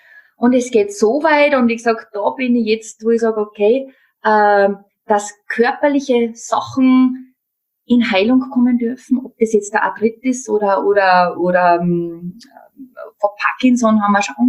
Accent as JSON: {"language": "German", "region": "Upper Austria", "country": "Austria", "said": "ich komme ja aus dem Mühlviertel"}